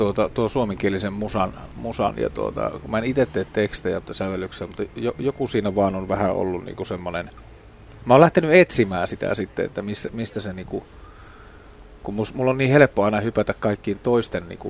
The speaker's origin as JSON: {"language": "Finnish", "town": "Oulu", "region": "North Ostrobothnia", "country": "Finland", "lives_now": "Helsinki, Finland", "said": "Mähän muutin Helsinkiin täältä Oulusta"}